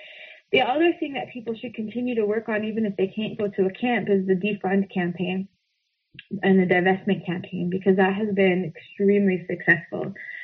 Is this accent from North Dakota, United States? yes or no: yes; North Dakota, United States; So I'm from North Dakota, and we're battling with all of these really ridiculous laws